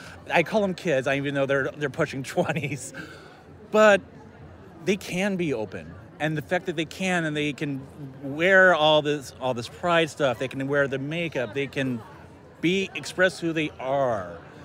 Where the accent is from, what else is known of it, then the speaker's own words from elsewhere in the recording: Indiana, United States; now in Illinois, United States; It's one of the reasons I actually even moved to Illinois. I'm originally from Indiana.